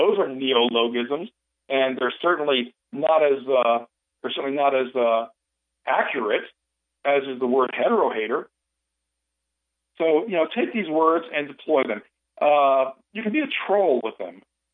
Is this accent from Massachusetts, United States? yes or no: no; Waco, Texas, United States; Now, I'm from Waco. I grew up in Waco.